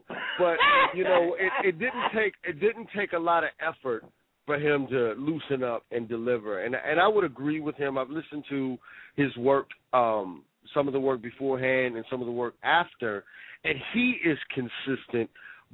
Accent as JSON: {"language": "English", "region": "Minnesota", "country": "United States", "tie": "born or raised there", "said": "because while I grew up in Minnesota, I was still new, right?"}